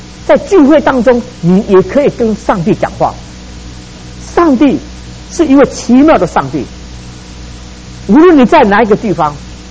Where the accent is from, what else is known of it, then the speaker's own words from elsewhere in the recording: Hsinchu, Taiwan; moved away as an adult; now in United States; 我记得我小时候，我们住在乡下，我们乡下哈只有一支电话。那如果从台北啊打电话到新竹的时候啊